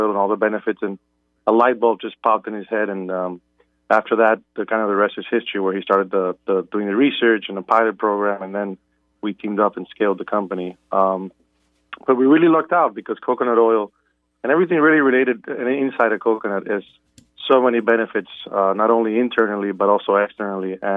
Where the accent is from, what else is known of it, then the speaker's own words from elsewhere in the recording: Dominican Republic; English is a second language; We're from the Dominican Republic. What do we have here that we can make from scratch and make a product and take over the world?